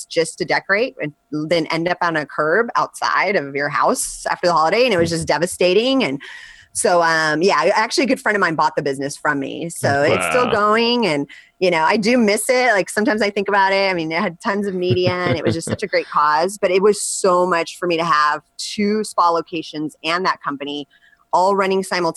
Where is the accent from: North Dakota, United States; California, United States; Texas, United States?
California, United States; that's just a passion of mine growing up in Southern California.